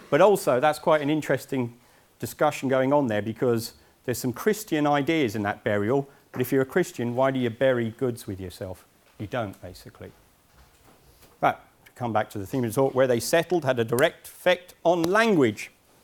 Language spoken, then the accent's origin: English; East of England, United Kingdom; Everyone gets my accent wrong. I'm from Essex, by the way. But I sound like I'm from the sticks.